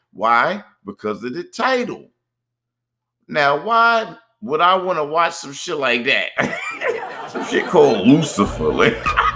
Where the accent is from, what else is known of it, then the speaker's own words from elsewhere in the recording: New York, United States; I'm from New York, we say hard body back in the 90s.